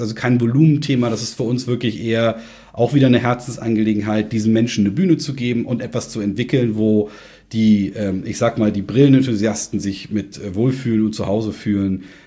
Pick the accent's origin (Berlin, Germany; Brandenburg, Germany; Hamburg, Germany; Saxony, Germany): Hamburg, Germany; als Hamburger